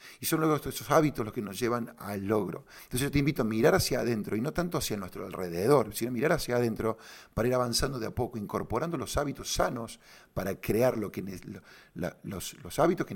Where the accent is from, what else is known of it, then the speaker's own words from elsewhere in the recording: Córdoba, Argentina; soy un loco cordobés, tengo esta idea